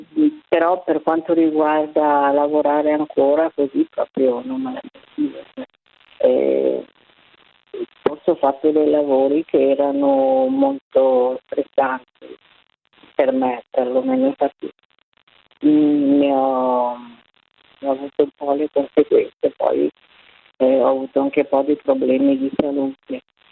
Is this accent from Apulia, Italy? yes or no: no; Milan, Lombardy, Italy; sono milanese. Sono pensionata, ho 74 anni, quasi 75